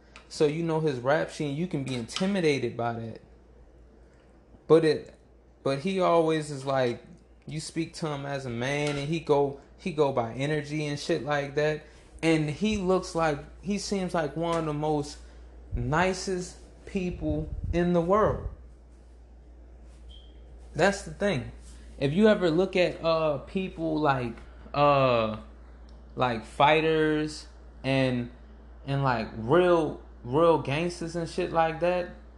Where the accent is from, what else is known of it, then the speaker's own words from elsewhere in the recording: New Orleans, Louisiana, United States; I'm from New Orleans.